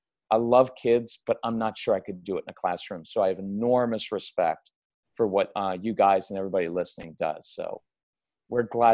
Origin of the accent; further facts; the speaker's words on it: Maryland, United States; Sorry, I'm from Maryland.